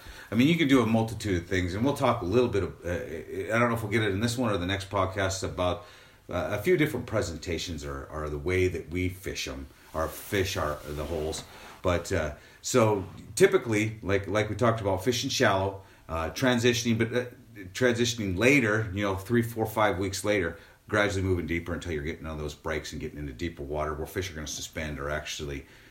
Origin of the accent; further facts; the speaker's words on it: Midwest, United States; growing up in the Midwest, we had several months a year to where that's your only option.